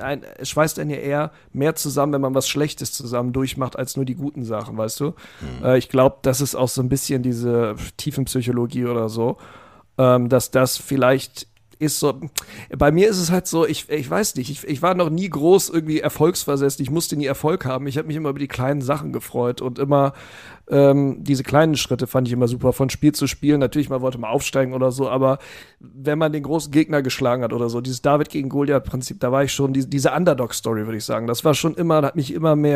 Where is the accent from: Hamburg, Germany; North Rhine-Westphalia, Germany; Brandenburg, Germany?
North Rhine-Westphalia, Germany; Bielefeld; also born or lived in Krefeld; Also ich bin in Krefeld geboren, bin aber die ersten 6 Jahre in Bielefeld aufgewachsen